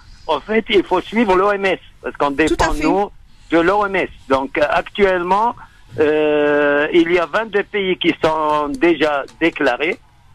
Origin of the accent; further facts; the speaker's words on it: France; c'est très bien fait chez vous en France, enfin chez nous en France